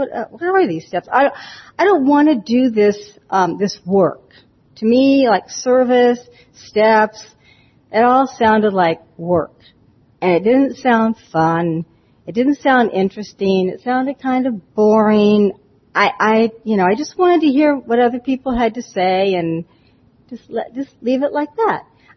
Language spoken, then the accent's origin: English; Davis, California, United States; I'm from Davis, California, so I was over in the Pacific region.